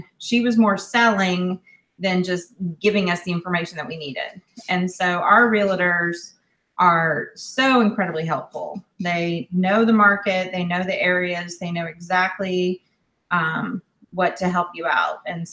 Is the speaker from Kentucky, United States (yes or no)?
no; Texas, United States; So, I'm from Texas.